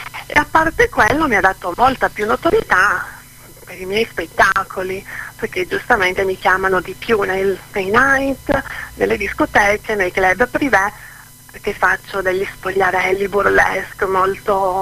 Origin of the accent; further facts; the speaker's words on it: Pergusa, Sicily, Italy; moved away; nata e cresciuta proprio in provincia di Enna, a Pergusa, solo che poi con tutta la famiglia ci siamo spostati al nord per tanti anni.